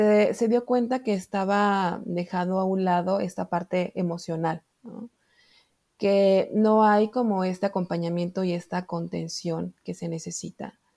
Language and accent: Spanish; Puebla, Mexico; aquí en la ciudad de Puebla, que es de donde yo soy, en México